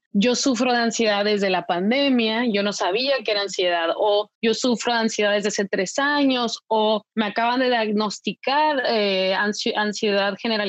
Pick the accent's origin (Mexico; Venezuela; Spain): Mexico; en México, de donde yo soy, o en Latinoamérica en sí